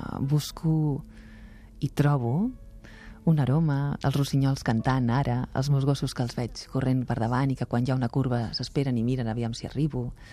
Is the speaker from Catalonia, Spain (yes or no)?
no; Málaga, Andalusia, Spain; jo mateixa vinc de Màlaga i vinc de ser filla d'immigrants, ja de la postguerra